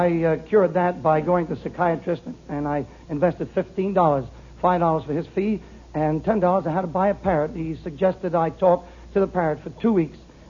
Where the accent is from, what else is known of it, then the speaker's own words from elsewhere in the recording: Brooklyn, New York, United States; Brooklyn, New York.